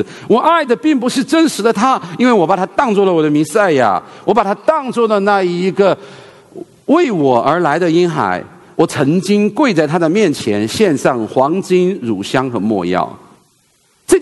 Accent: China; 所以我们中国人一代一代的通过生一个儿子来拯救自己和自己的家族

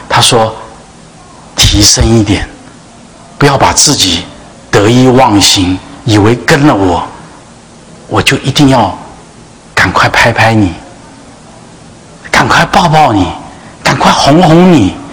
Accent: China; 不像我们中国人这个犁牛的犁是单个犁的。

